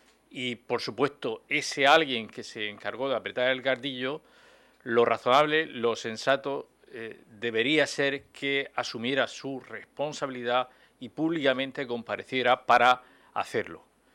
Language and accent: Spanish; Region of Murcia, Spain; yo como murciano y también como diputado, he sentido vergüenza, indignación y rabia